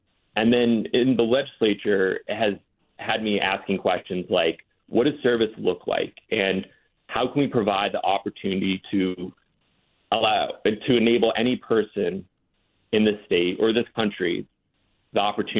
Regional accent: Westbrook, Maine, United States; Yeah, so I mean, like growing up, I grew up in Westbrook, Maine.

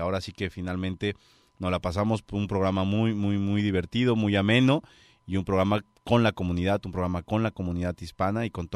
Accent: Mexico; now in United States; me siento 100% orgulloso de mis raíces porque pues por algo soy mexicano, por ahí nací, ahí crecí. Amo mi tierra, amo mi país, amo la experiencia y la esencia que puede tener. En Estados Unidos me han cobijado bastante bien, me siento muy a gusto, me siento muy confortable

